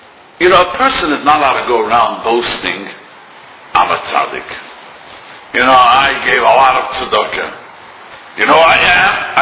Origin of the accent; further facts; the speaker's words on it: Williamsburg, New York, United States; I was raised and didn't know about Valentine's Day. We grew up in Williamsburg